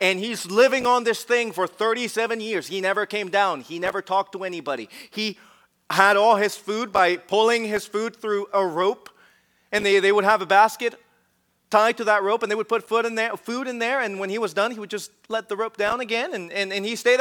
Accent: Mexico; For example, I am from Mexico

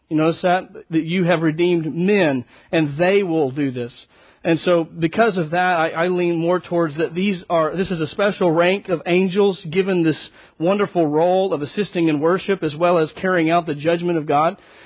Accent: Texas, United States; I mean, we're from Texas, so we're very familiar with thunderstorms, right?

